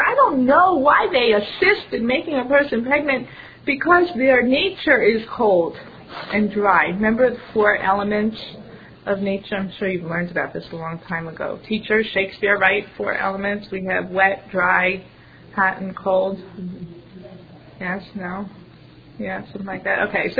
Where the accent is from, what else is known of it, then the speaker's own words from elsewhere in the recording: Portugal; English is a second language; I had to say orange, Portugal, because I came from Portugal.